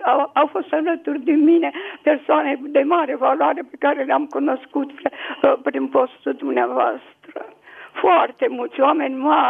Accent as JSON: {"language": "Romanian", "town": "Târgu Jiu", "region": "Gorj County", "country": "Romania", "said": "sunt din Târgu Jiu."}